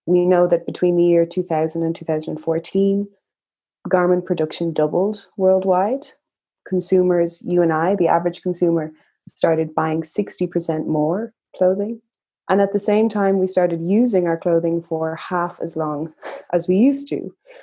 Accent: Ireland; I'm Irish and I'm a fashion designer by trade. I studied at NCAD in Dublin, the National College of Art and Design.

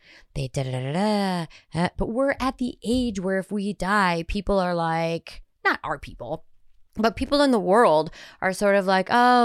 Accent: Ireland; Because I'm Irish and that would be in her DNA.

